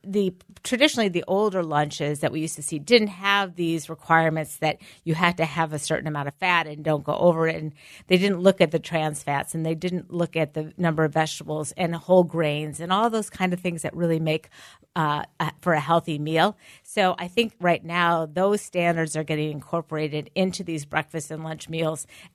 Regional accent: St. Louis, Missouri, United States; I grew up in St. Louis.

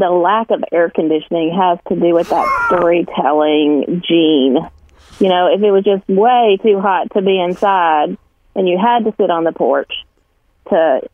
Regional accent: Alabama, United States; I grew up in Alabama during the 1960s and 70s. But I was a child. I was born in 1961.

